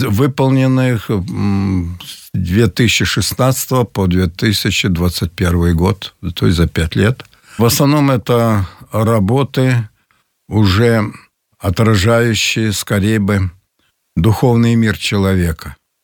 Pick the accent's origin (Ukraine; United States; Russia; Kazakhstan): Kazakhstan; Petropavl, North Kazakhstan Region; А когда оказались в моем родном городе Петропавловске, в Казахстане, там голодно было, тяжело, мы уехали в колхоз